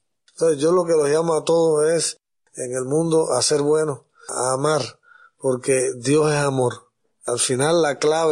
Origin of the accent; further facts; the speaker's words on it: Camagüey, Cuba; yo los veo allá en mi ciudad de Camagüey